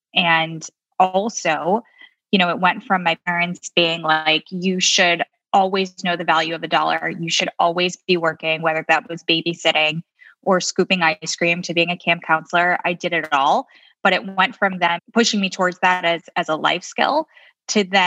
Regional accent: Chicago, Illinois, United States; So I grew up in Chicago. I grew up and went to private schools.

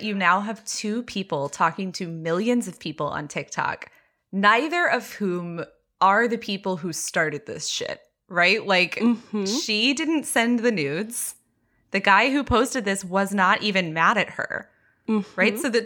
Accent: Texas, United States; I grew up very evangelical in Texas and was taught, you know, that gossip was a sin

